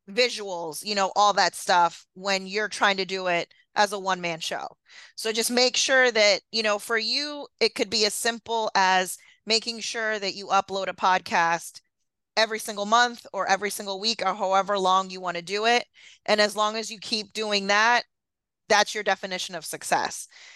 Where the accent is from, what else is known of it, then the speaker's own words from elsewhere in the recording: Florida, United States; I am from Florida.